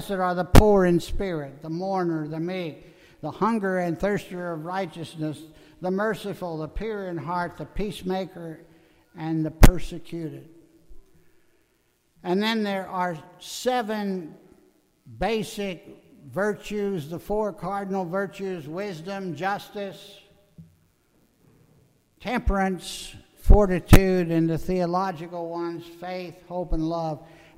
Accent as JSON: {"language": "English", "region": "Missouri", "country": "United States", "tie": "born or raised there", "said": "And then I grew up in Missouri. And in Missouri, you have to be shown."}